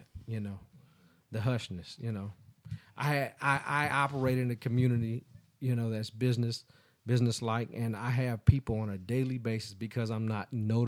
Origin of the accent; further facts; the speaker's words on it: United States; I'm a descendant of American slaves. Do you understand what that means? And no, they don't. First of all, I am an American. I'm the quintessential American.